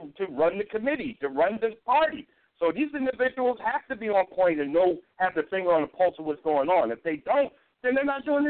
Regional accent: Newark, New Jersey, United States; When I was a kid growing up in Newark, and I remember those great campaigns that went on

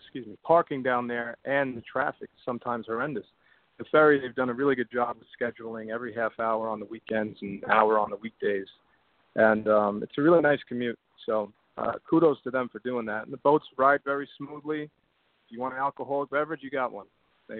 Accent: New York City, New York, United States; yeah, I grew up in Bensonhurst, went to school there, hung out in Diker, and went to school in Bay Ridge.

